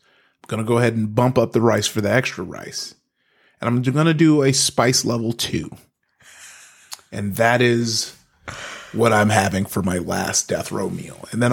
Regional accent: Compton, California, United States; also born or lived in Long Beach; I grew up in Compton, went from Compton to Long Beach, Northside Long Beach. You heard … rap about it.

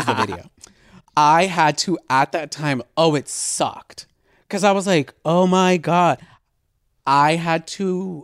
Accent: Texas, United States; maybe it's because I come from Texas. Maybe it's because I come from a very loving family.

